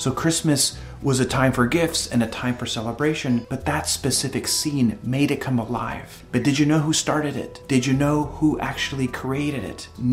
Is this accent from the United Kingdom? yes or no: no; El Salvador; moved away; You know, I'm originally from El Salvador, and back there in El Salvador, they got very creative in the nativity scene.